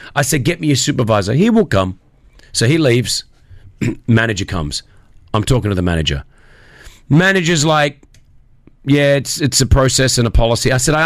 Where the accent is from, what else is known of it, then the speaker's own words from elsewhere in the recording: Australia; I said, I don't speak Arabic. I said, I'm Australian.